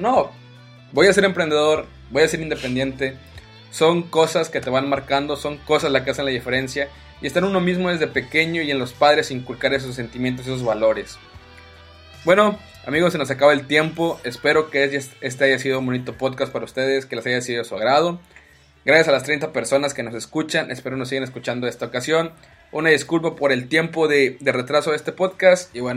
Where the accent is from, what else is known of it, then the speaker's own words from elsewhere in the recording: Ciudad Valles, San Luis Potosí, Mexico; donde yo crecí, en Ciudad Valles, y es un lugar que realmente muchas personas tienen carencias.